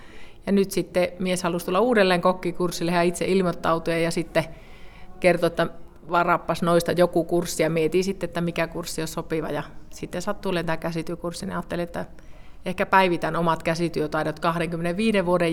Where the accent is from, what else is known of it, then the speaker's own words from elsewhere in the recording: Taipalsaari, South Karelia, Finland; ja tuun Taipalsaarelta.